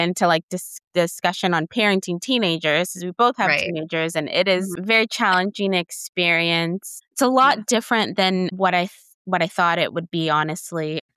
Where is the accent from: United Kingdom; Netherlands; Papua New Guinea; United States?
United States; San Francisco, California; And I'm from San Francisco. So I'm like, I can't picture that in Texas.